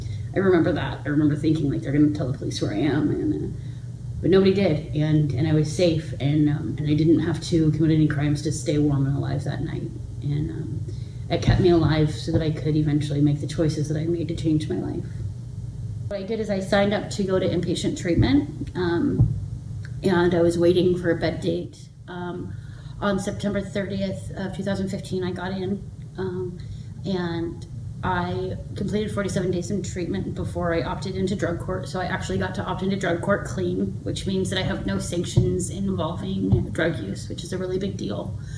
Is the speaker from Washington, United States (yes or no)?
yes; Longview, Washington, United States; I am 34 years old, and I'm from Longview, Washington, and I have 4 children.